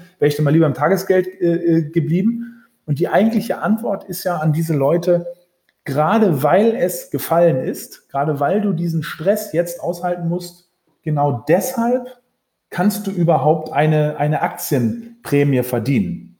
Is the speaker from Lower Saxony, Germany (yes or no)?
yes; Norderney, Lower Saxony, Germany; now in Berlin, Germany; obwohl ich in Berlin wohne, sogar in Berlin geboren bin, bin ich aufgewachsen auf Norderney, also auch voll im Sturm gelegen. Ja, meine Mutter ist Norderneierin